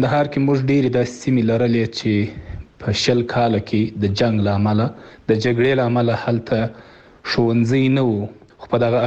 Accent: Afghanistan; د یو افغان په توګه

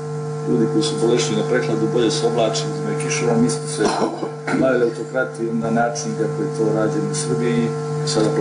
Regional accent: Kotor, Kotor Municipality, Montenegro; ja sam dolazim iz Kotora, iz vremena kad su gradovi bili države, ali vrlo pametne države

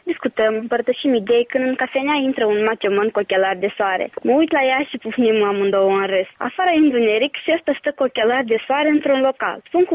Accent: Moldova; now in Timișoara, Romania; mă întreabă dacă sunt moldoveancă. Moldoveancă de peste Prut, îi răspund eu. Îmi spune că m-a cunoscut după accent. Am un an jumătate de când sunt în Timișoara și accentul încă mă mai dă de gol.

